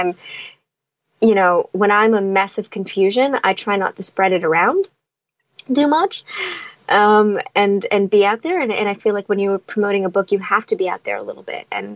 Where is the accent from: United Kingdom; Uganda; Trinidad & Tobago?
Trinidad & Tobago; because, you know, I'm from Trinidad and, you know, Trinidadians can't take anything seriously.